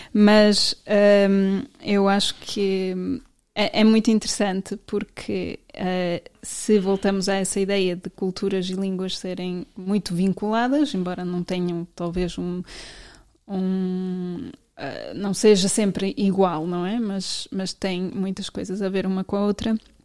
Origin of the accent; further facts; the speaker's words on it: Berlin, Germany; Portuguese is a second language; moved away; Eu nasci em Berlim e quando vivia na Alemanha vivia em Berlim, e Berlim tem o seu a sua maneira de falar